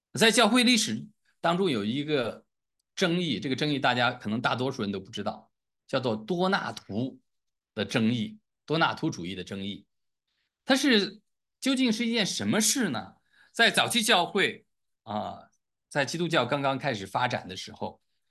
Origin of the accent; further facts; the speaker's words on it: China; 你要在这个我们中国人的思想里面